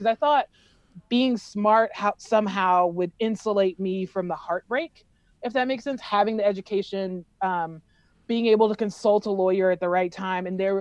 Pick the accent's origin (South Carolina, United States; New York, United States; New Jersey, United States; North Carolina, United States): South Carolina, United States; I'd be like, oh, I'm from South Carolina. They're like, you know, from Charleston. I'm like, oh yeah, sure. Right. Because people know Charleston, but they don't know, you know, sort of upper Appalachia or near, stone's throw from Appalachia, South Carolina.